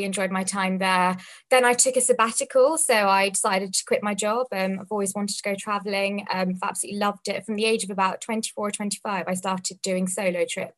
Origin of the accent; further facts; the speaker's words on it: Harrow, London, United Kingdom; born and bred in Harrow, went to school here. So went to a comprehensive school, and then I went to a grammar school for my A-levels in Watford.